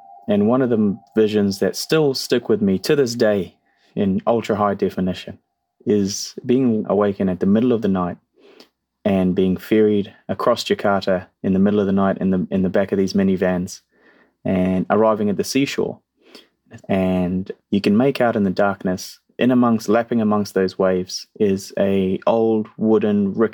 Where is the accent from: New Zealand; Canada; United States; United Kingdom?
New Zealand; Christchurch, Canterbury; also born or lived in Afghanistan; I am 27 years old. I am an Afghan refugee. I am a New Zealander and happy to be speaking with everyone today.